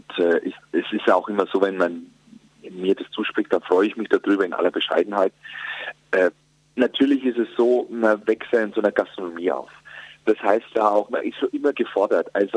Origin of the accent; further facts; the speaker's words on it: Bavaria, Germany; Jetzt, ich meine, jetzt komme ich aus Bayern.